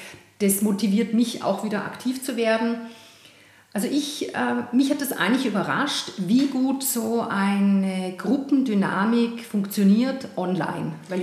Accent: Baden-Württemberg, Germany; moved away as an adult; now in Vienna, Austria; Also geboren bin ich im schönen Schwarzwald und aufgewachsen in Baden-Württemberg.

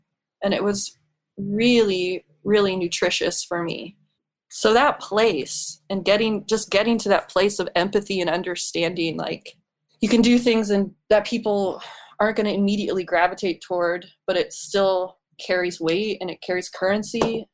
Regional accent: Lafayette, Indiana, United States; Going all the way back to the very, very beginning, Lafayette, Indiana, my hometown

